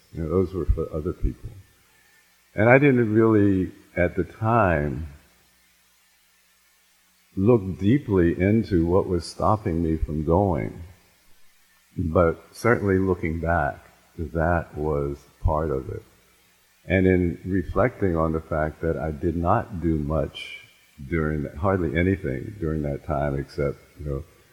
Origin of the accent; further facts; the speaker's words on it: Washington, District of Columbia, United States; I grew up in Washington, D.C.